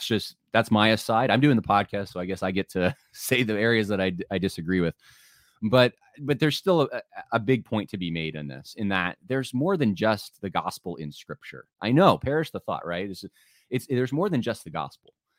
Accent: Northern Ireland, United Kingdom; being from a less educated province of the UK than he is, I'm Northern Irish

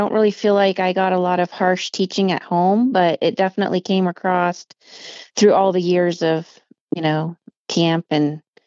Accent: Montana, United States; And I grew up at an Indian mission school in Montana, known as the Northwest Indian Bible School, NIBS.

